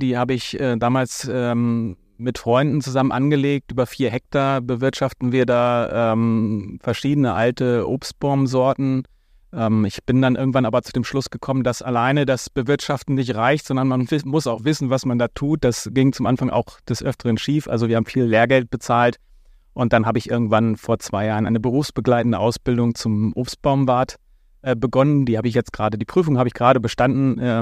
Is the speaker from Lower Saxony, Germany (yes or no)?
yes; Rade, Lower Saxony, Germany; im Dorf Rade bei Wittingen aufgewachsen. Eine kleine Einheitsgemeinde im Landkreis Gifhorn, direkt an der ehemaligen innerdeutschen Grenze.